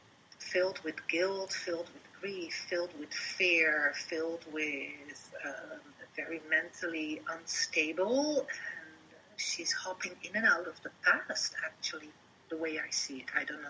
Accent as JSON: {"language": "English", "country": "Netherlands", "accent": "Dutch", "said": "Well, that's it with my thick Dutch accent."}